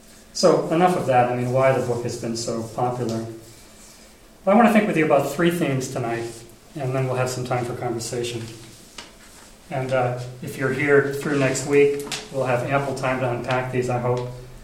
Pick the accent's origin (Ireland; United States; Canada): United States; Boston, Massachusetts; I'm from Boston. Boston was one of the first places hit hard